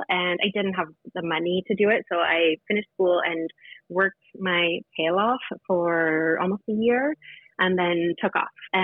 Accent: Toronto, Ontario, Canada; But yeah, from the beginning, I'm from Toronto, or Canada, and I come from a family of makers through and through, for sure.

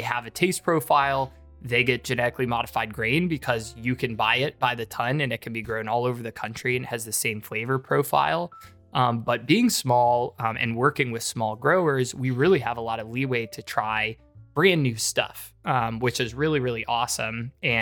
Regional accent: Maryland, United States; We're both from Maryland, but we had known each other for a really long time.

